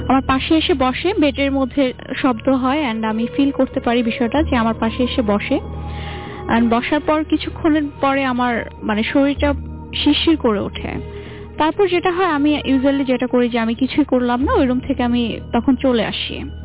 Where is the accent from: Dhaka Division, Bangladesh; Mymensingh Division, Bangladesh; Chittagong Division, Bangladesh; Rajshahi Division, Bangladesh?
Dhaka Division, Bangladesh; Narayanganj; আমি তখন নারায়ণগঞ্জ ছিলাম আমার হোম টাউনের বাসায়।